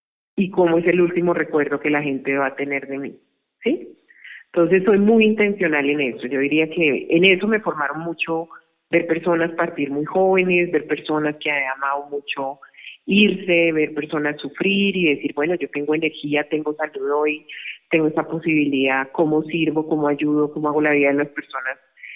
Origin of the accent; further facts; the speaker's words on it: Colombia; yo soy colombiano